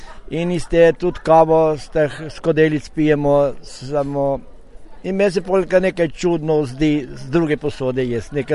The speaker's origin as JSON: {"language": "Slovenian", "town": "Ribnica", "region": "Southeast Slovenia", "country": "Slovenia", "said": "prihajam iz Ribnice"}